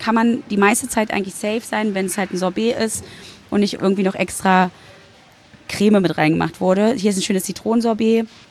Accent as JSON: {"language": "German", "region": "Berlin", "country": "Germany", "tie": "born or raised there", "said": "auch wenn ich in Berlin wohne und da groß geworden bin. Ich bin ja auch in der DDR geboren worden, noch bevor die Mauer gefallen ist."}